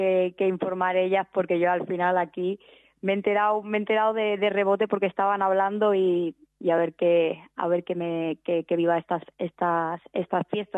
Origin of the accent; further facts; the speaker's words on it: Valencia, Valencian Community, Spain; Que al final yo soy de Valencia, entonces a mí mucha gente ve la playa y como que dice, ostras, tal, a mí eso no me sorprendió tanto